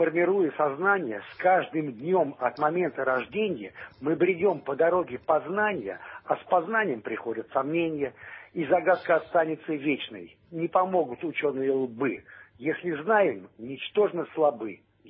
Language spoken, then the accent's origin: Russian; Moscow, Russia; я из Москвы.